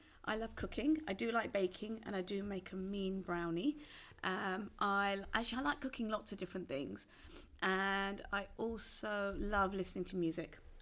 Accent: Southall, London, United Kingdom; I grew up in a place called Southall, which is in West London

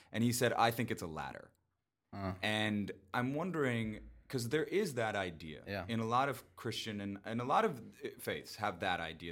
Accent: Clearwater, Florida, United States; I grew up in Clearwater, Florida, and I remember being on the beach

